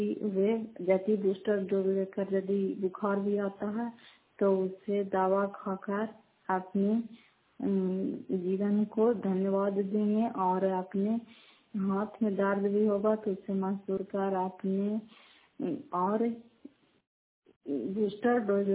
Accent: Bihar, India; घर फतेहपुर, पंचायत मकरौता, जिला नवादा, करावा ब्लॉक की निवासी हूँ। और मैं करावा ब्लॉक की निवासी हूँ

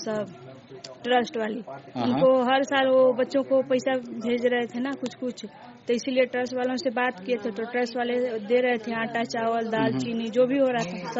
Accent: Kushinagar, Uttar Pradesh, India; now in Avinashi, India; हम कुशीनगर, यूपी।

